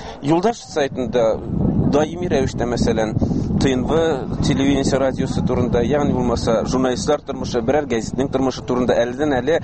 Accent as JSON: {"language": "Tatar", "town": "Shygyrdan", "region": "Chuvashia", "country": "Russia", "tie": "born or raised there", "said": "минем туган авылым Шыгырданда мәктәп интернетлаштырылды"}